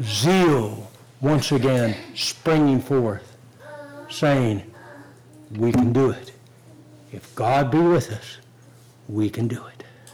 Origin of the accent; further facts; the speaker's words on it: United States; I'm an American.